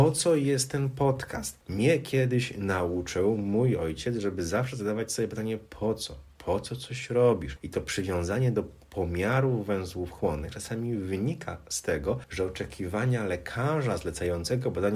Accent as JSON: {"language": "Polish", "region": "Pomeranian Voivodeship", "country": "Poland", "said": "my jesteśmy z Pomorza"}